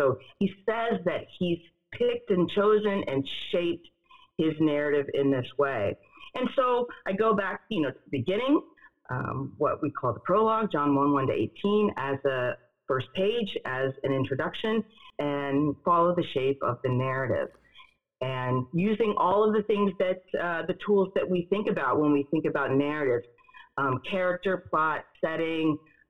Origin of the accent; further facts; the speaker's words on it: West Virginia, United States; now in Omaha, United States; I've been here for about 9 years. I grew up in the East in West Virginia